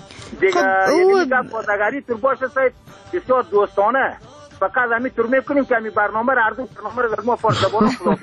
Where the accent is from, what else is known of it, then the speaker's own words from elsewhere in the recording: Afghanistan; ما از افغانستان هستیم،